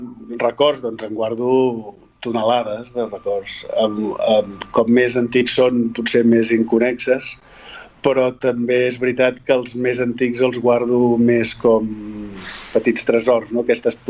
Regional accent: Sabadell, Catalonia, Spain; also born or lived in Barcelona; I efectivament no vaig néixer a Sabadell, els meus pares em van tenir a Barcelona, però va ser una circumstància molt puntual perquè de seguida vam venir a viure aquí.

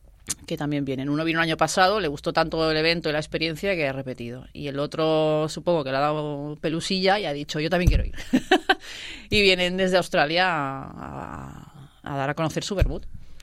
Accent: Sabadell, Catalonia, Spain; Y entre que yo soy de Sabadell

